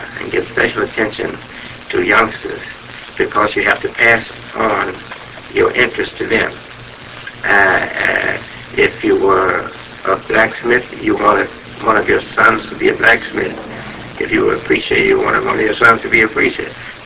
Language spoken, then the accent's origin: English; Chicago, Illinois, United States; moved away; also born or lived in Rialto; I've been outside of my hometown, Chicago, and the place I was most comfortable in was Rialto.